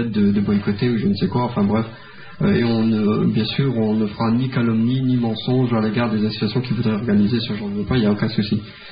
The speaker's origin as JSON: {"language": "French", "country": "France", "said": "nous, on s'affiche en tant que Français, citoyens français, de confession musulmane."}